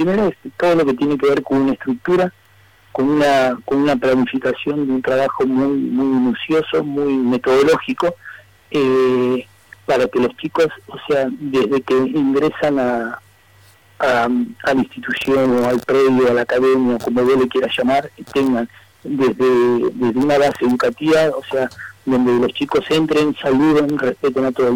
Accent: Argentina; yo soy potestad del fútbol argentino, nací y me crié acá, y nací y me crié en un potrero embragado, en mi pueblo natal.

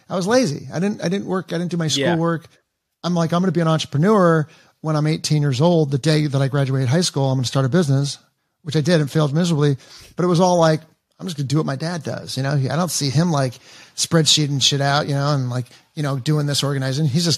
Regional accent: Encino, California, United States; now in Austin, United States; Cause like I'm from Encino. Four people from Encino moved out here to Austin, Texas, that I grew up with, like a mile from my house.

